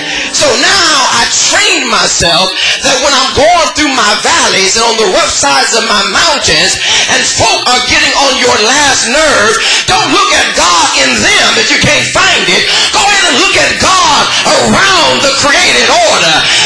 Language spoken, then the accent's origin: English; Los Angeles, California, United States; I'm from California, and I used to love it when we would go up to places where there was snow. I would get excited because I'd never seen snow fall before. We never got snow in the Los Angeles basin